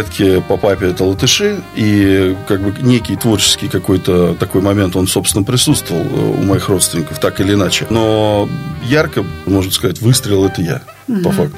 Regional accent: Kolchugino, Vladimir Oblast, Russia; born there; Я родился в Кольчугино, и, собственно, творческая жизнь моя началась в Кольчугино.

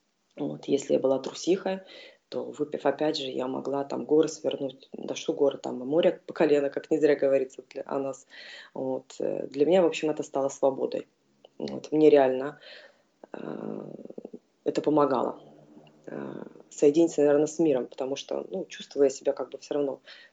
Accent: Sevastopol, Ukraine; now in Istanbul, Turkey; Я из Крыма, из Севастополя, родом оттуда. Так что вот так вот еще представлюсь. Но живу я в Турции уже давно, в Стамбуле.

